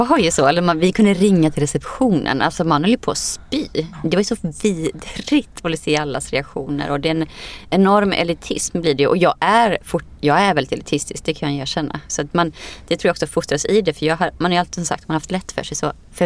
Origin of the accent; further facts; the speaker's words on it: Skene, Västra Götaland County, Sweden; also born or lived in Iceland / Varberg; Först och främst kom jag från, jag är född på landet på Island. Med en by med 1500 personer på norra Island. Sen flyttade jag hit när jag var 3,5. Och bodde då i Skene tills jag var 15 år och sen i Varberg.